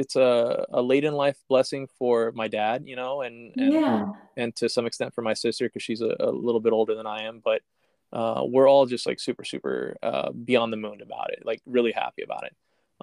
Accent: Miami, Florida, United States; I grew up in Miami

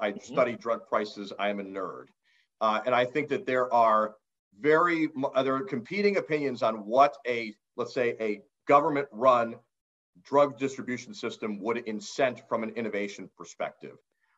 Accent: Ohio, United States; in my home state of Ohio, we ran into a problem when I was working with the Pharmacists Association there.

